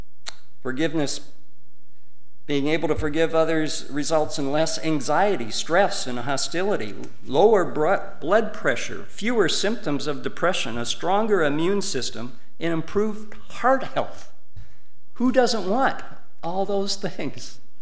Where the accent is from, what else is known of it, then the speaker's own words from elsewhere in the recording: Fairbank, Iowa, United States; when I was growing up in Fairbank, Iowa, not all that far from here, as a child on a farm